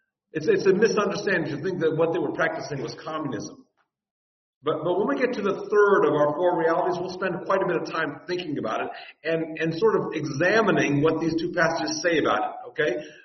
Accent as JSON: {"language": "English", "country": "United States", "said": "because after all, I'm an American and my instincts were trained by the society around me"}